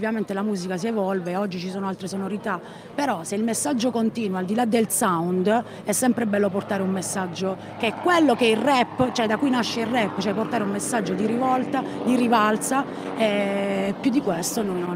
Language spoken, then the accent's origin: Italian; Taranto, Apulia, Italy; vengo da Taranto